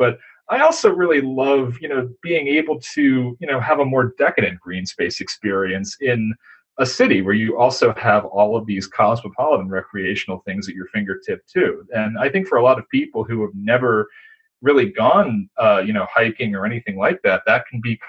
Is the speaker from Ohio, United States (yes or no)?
no; Winchester, Massachusetts, United States; I grew up in Winchester, about 10 minutes outside of Boston, connected by commuter rail.